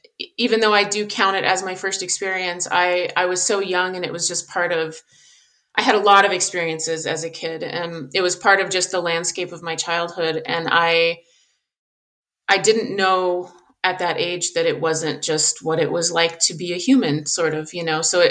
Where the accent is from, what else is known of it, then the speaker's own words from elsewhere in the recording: Colorado, United States; I'm 42 years old. I grew up in Southern Colorado. I live in Colorado now.